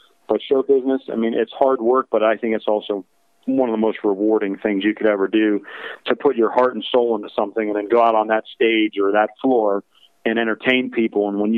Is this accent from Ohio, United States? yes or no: yes; Bourbon, Ohio, United States; It is in my hometown of Bourbon, Ohio